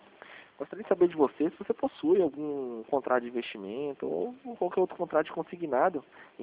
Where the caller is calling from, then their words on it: Paraná, Brazil; Não, eu falo aqui da região metropolitana de Curitiba